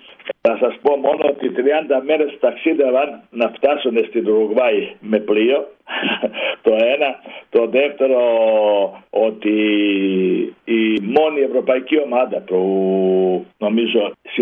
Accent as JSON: {"language": "Greek", "town": "Foča", "region": "Republika Srpska", "country": "Bosnia & Herzegovina", "tie": "born or raised there", "also_born_or_lived": "Sarajevo", "said": "Γεννήθηκα στο Σαράεβο και μετά πέρασα σε μια Κομμόπολη, Φότσα"}